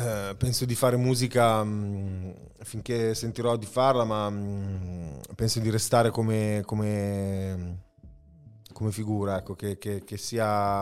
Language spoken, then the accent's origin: Italian; Milan, Lombardy, Italy; Sicuramente io sono cresciuto in Moscova. Il Parco Sempione come luogo di tutto.